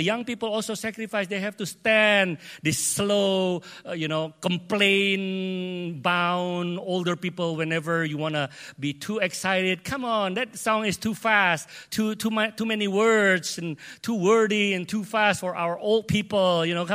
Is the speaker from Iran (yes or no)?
no; Indonesia; first language id; English is a second language; And for me, it's very hard because Indo is English is not my first language. Indo is my first language. You know, last 2 weeks ago, I preached in Indo, you know, in Indonesia, in Karawaci.